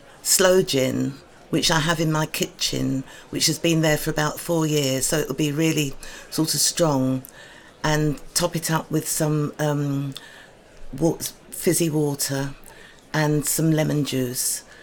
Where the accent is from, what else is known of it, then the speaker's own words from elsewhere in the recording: London, United Kingdom; Well, I was brought up in Euston in two rooms, mainly with my mother.